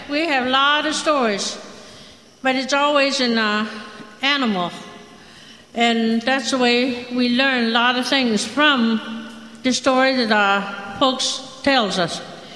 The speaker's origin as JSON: {"language": "English", "town": "Hollywood", "region": "Florida", "country": "United States", "said": "I'm from Hollywood, Florida, from the Seminole Tribe of Florida."}